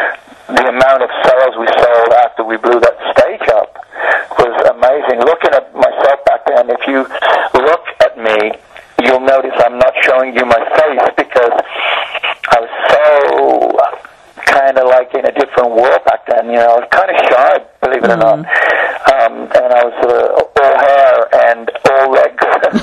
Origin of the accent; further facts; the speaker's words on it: Wolverhampton, West Midlands, United Kingdom; now in Los Angeles, United States; I'm from Wolverhampton, so London probably would have been that aspect for someone from the north of England to move to London. But I went a little bit further west. I went all the way to Los Angeles and kind of stayed there.